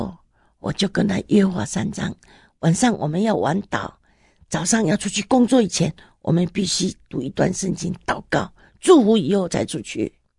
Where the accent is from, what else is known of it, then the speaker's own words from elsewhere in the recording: Taiwan; 我们不是，我们是台湾人。